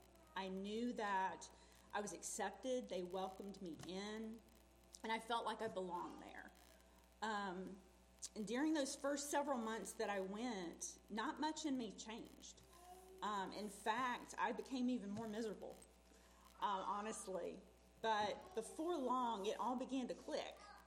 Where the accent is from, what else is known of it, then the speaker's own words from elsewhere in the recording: Macon, Georgia, United States; I grew up down south in Macon, Georgia. Spent most of my growing up years there in Macon.